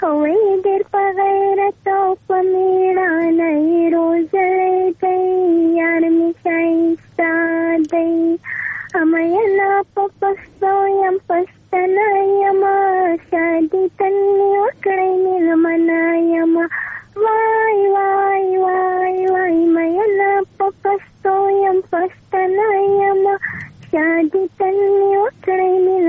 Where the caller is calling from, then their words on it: Maidan Wardak, Afghanistan; ما له میدان ورته کولای چې نه اړیکه نیولې